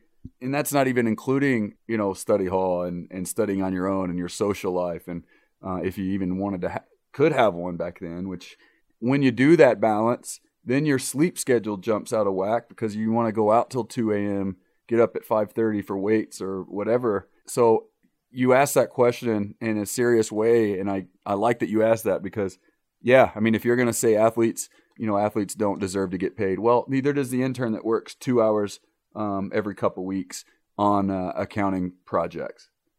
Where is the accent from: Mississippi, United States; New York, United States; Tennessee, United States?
Tennessee, United States; Nashville; In the great city of Nashville, my hometown.